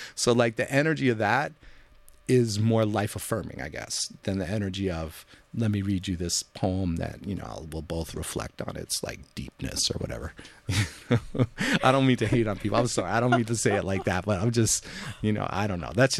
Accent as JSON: {"language": "English", "region": "New York", "country": "United States", "tie": "born or raised there", "said": "being, you know, a Jewish person growing up in New York, wanting to be an athlete, he's somebody who I identify with."}